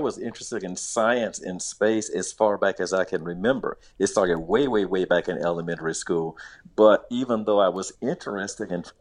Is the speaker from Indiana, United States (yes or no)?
no; Miami, Florida, United States; As you said, the schools were segregated up through ninth grade for me, even though I grew up in modern